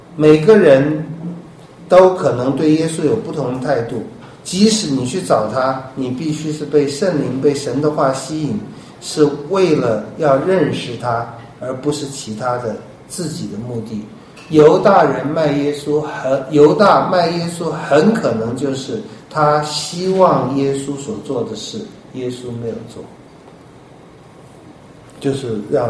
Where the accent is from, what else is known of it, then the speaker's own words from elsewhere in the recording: China; 就我们中国人还是有一个很强烈的，就是那种殉道英雄的情节。